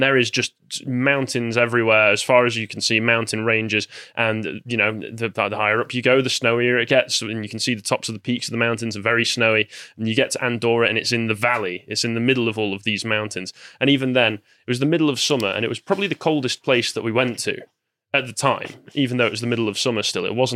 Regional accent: England, United Kingdom; I'm from relatively, some would argue that I'm from the Midlands, but I consider myself from the north. I'm close enough to Manchester to consider myself a Northman.

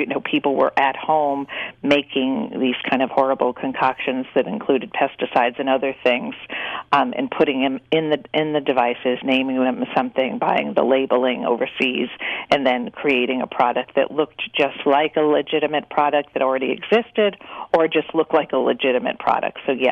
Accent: New England, United States; now in Virginia, United States; Certainly in my town in Northern Virginia, I'm from New England, but where I live in Virginia

